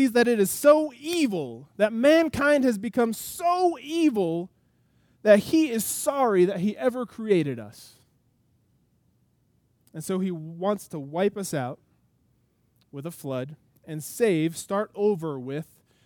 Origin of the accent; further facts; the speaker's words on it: United States; And I understand. I am an American male, so I understand.